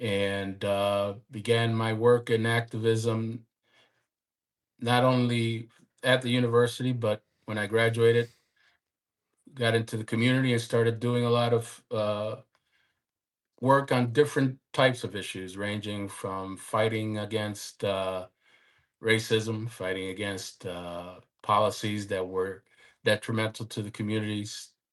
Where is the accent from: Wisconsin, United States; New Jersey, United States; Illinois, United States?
Illinois, United States; Chicago; To start with, I was born and raised in Chicago, and throughout my young years, my teen years, my father and mother, who immigrated here from Puerto Rico, arrived in Chicago in the late 1950s